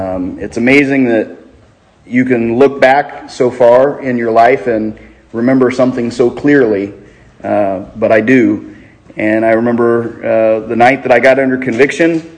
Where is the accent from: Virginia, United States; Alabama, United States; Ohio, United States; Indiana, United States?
Indiana, United States; by way of introducing myself, I'm from Indiana